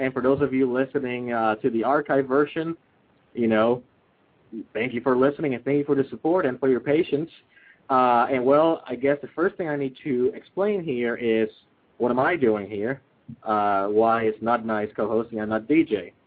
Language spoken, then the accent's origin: English; Puerto Rico; As you know, I am from Puerto Rico myself.